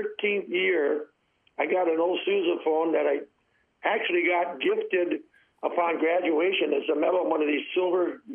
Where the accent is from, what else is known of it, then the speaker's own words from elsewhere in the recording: Kewaunee, Wisconsin, United States; I was born in 1949 in Kewaunee. We didn't have a hospital. I was actually born at the doctor's office in downtown Kewaunee.